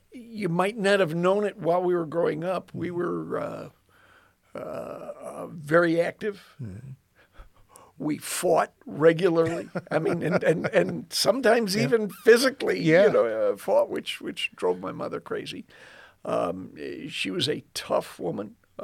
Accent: Elmhurst, Illinois, United States; Well, Pastor, I grew up in Chicago, Illinois. Actually, Elmhurst, which is one of the western suburbs. I was raised as one of six kids.

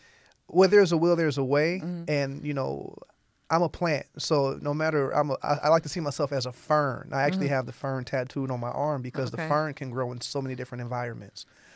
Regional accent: Toledo, Ohio, United States; Absolutely. Born and raised in Toledo. I'm from Out Hill.

